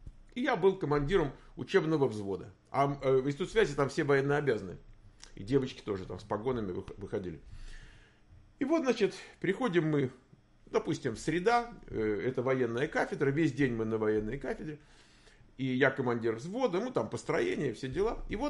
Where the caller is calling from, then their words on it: Dnipro, Dnipropetrovsk Oblast, Ukraine; Привет вам из прямо это, из Днепра.